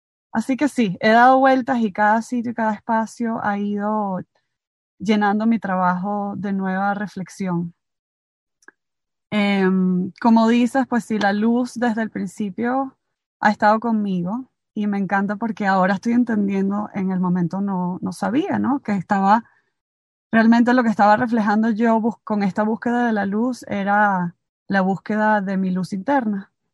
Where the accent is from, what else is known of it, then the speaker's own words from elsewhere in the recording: Venezuela; moved away; also born or lived in Switzerland; hace casi ya 20 años me fui de Venezuela y he vivido en muchos países. Contrastados uno del otro, me fui de Venezuela, bueno, como sabemos que es nuestro país, a Suiza